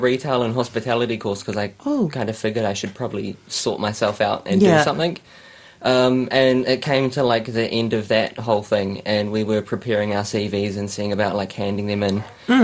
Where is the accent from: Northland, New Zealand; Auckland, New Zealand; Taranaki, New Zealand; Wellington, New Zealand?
Wellington, New Zealand; Masterton; I grew up here in Masterton.